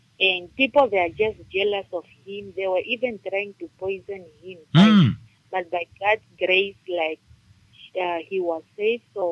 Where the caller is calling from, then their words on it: Onipa, Namibia; I'm calling from Onipa.